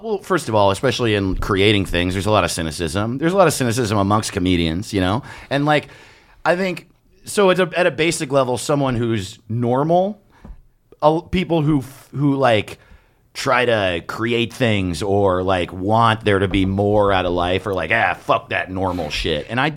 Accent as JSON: {"language": "English", "region": "New York", "country": "United States", "tie": "born or raised there", "said": "because I grew up in Orange County, New York, which is like an hour north of the city."}